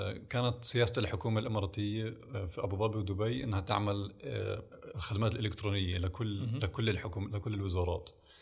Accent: United States; also born or lived in Palestine; الأصل من فلسطين. عشت طفولتي في الولايات المتحدة في أمريكا، وهون بلشت نشأتي وحبي وشغفي بالكمبيوتر والحاسوب بشكل عام من نص التسعينات

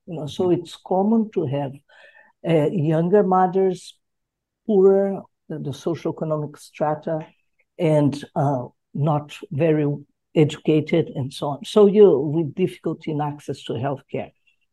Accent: Curitiba, Paraná, Brazil; English is a second language; I was born in Curitiba, which is a town, capital of the state of Paraná in the south of Brazil.

